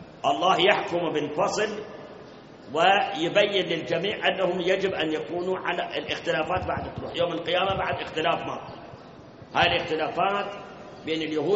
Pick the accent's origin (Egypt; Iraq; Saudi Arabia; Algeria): Iraq; تعرف منهم الصبة عندنا بالعراق صبة،